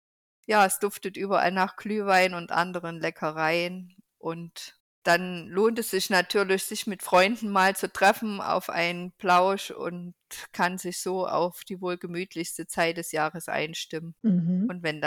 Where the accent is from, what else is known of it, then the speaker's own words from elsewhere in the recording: Zwickau, Saxony, Germany; Ich komme aus Zwickau und lebe dort auch in Zwickau, habe 12 Jahre lang im Best Western Hotel in Zwickau gearbeitet